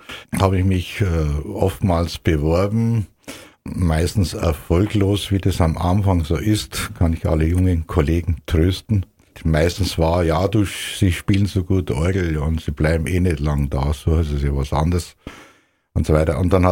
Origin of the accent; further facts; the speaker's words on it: Dasing, Bavaria, Germany; Ich bin gebürtig aus Dasing bei Friedberg und war Ministrant.